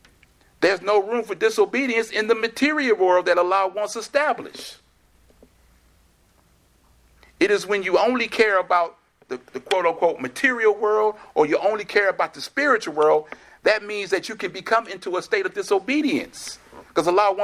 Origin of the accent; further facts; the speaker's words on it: Chicago, Illinois, United States; when I grew up in Chicago, all the high-rise buildings in Chicago, the maintenance man lived in the building.